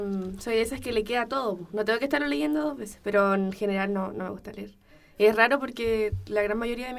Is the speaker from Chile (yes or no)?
yes; Puerto Montt, Los Lagos, Chile; Soy de Puerto Montt.